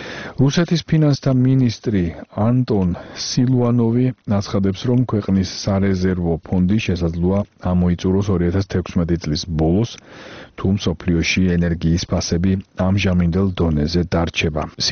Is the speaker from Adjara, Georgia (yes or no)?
yes; Batumi, Adjara, Georgia; მე რახან ბათუმელი ვარ და მენატრება ჩემი ქალაქი